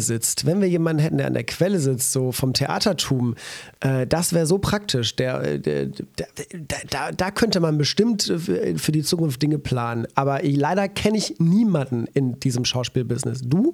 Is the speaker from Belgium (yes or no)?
yes; Walhorn, Wallonia, Belgium; Ich weiß, in meinem Heimatdorf in Wallhorn, die haben halt nicht nur 10, 12 Spielerinnen